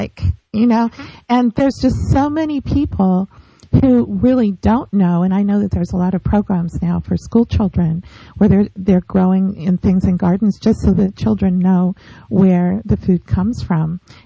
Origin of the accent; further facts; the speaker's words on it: California, United States; I grew up in California and I was always really interested in food.